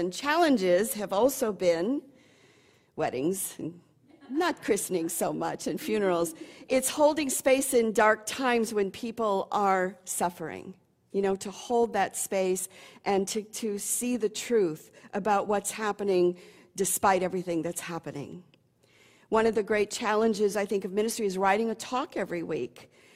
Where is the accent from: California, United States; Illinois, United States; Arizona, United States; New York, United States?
Illinois, United States; Chicago; now in Seattle, United States; I was raised in Chicago in one neighborhood, and that has grounded me.